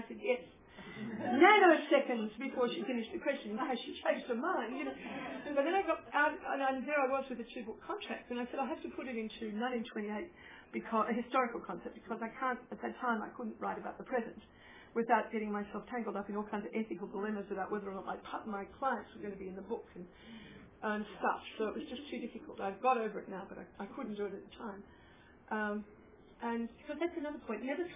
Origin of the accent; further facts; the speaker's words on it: Footscray, Victoria, Australia; I come from Footscray, and we always knew there that no one is going to help us but ourselves.